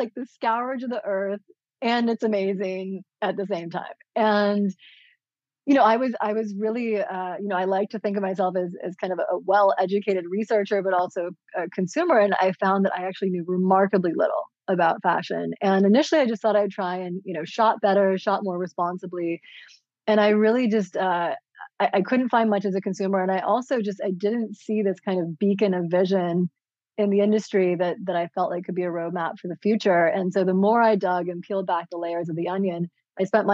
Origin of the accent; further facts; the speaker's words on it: Midwest, United States; I grew up in the Midwest at a really kind of crazy time in the 80s, Midwest and Rust Belt.